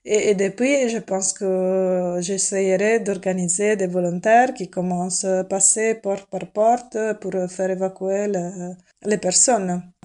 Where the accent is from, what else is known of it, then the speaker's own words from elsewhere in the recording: Italy; now in Belgium; Moi, je suis italienne. J'habite en Belgique depuis 10 ans.